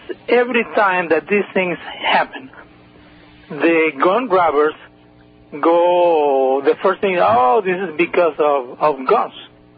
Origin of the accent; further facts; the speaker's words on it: Cuba; moved away; also born or lived in Zurich, Switzerland; I'm from Cuba. And in 1981, I escaped from Cuba with my family, and we ended up in Switzerland. And then I was living in Zurich.